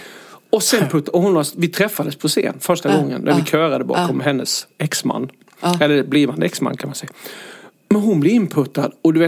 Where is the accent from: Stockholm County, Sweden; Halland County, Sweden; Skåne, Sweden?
Halland County, Sweden; Halmstad; Hemma i Halmstad.